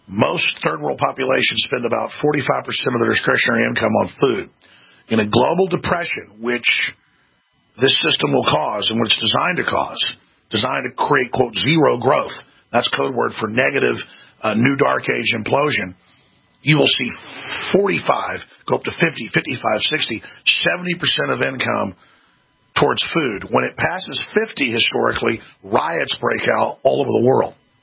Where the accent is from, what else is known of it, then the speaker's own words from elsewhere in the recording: United States; as an American.